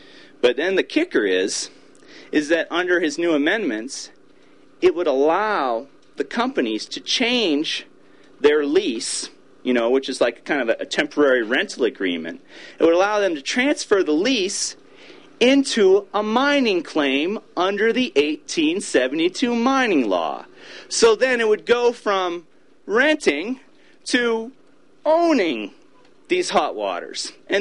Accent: United States; as an American person, which I'm reluctant to admit, but I was born into it

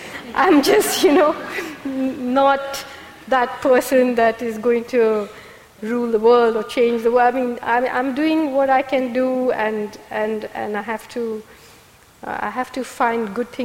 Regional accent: Kerala, India; I grew up in Kerala, where The God of Small Things is set. I grew up on the banks of a river. I grew up in a village where there was no restaurant, no cinema hall, no shop

